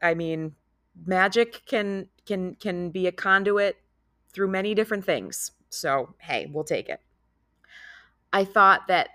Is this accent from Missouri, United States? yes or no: no; Oswego, New York, United States; my hometown community up in Oswego